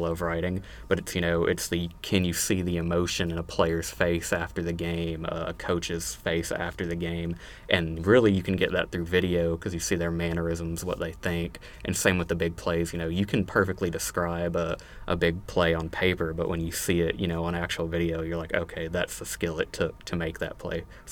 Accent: North Little Rock, Arkansas, United States; Yeah, well, I'm from North Little Rock. Well, technically Sherwood, but I went to North Little Rock High School, so that's where I claim I'm from.

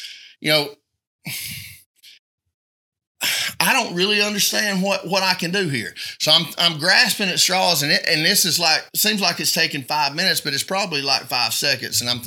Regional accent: West Pine Grove, Alabama, United States; No, Ray. I'm from West Pine Grove, Alabama.

